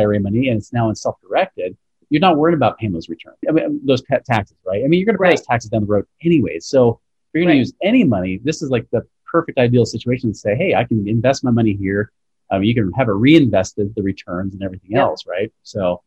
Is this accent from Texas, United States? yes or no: no; Oregon, United States; I remember seeing that a lot, even when I was growing up in Oregon.